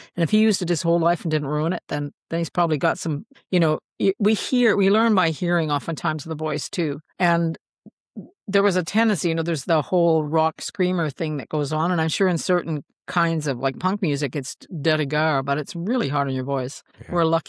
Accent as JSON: {"language": "English", "region": "Saskatchewan", "country": "Canada", "tie": "born or raised there", "said": "I grew up in Saskatchewan with a public transit is pretty feeble"}